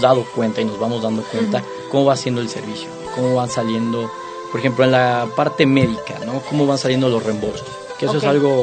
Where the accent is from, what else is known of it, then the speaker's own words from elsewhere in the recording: Mexico; No, como mexicanos a veces no prevemos.